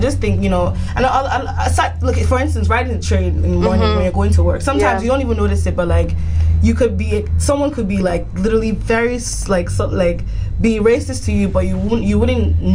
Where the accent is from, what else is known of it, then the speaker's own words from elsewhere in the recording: Nigeria; moved away as an adult; now in Boston, United States; So, I'm originally Nigerian.